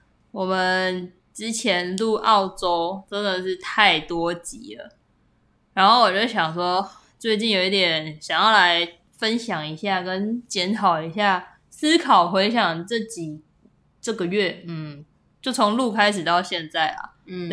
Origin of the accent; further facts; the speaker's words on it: Kaohsiung, Taiwan; 因为以前小时候在乡下就还很常偷骑摩托车啊